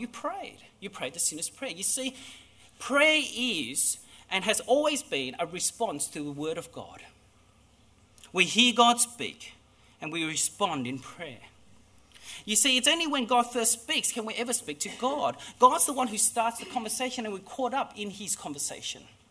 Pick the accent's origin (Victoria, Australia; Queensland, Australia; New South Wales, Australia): Victoria, Australia; Melbourne; after all, I'm from Melbourne